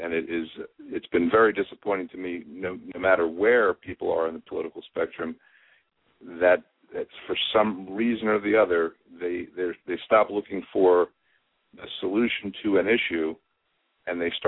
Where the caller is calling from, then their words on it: Richmond, Virginia, United States; Richmond, Virginia.